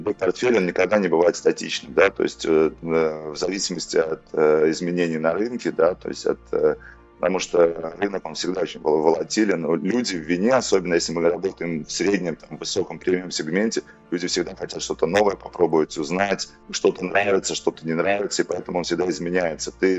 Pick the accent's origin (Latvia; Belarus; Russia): Latvia; вот так как я сам из Латвии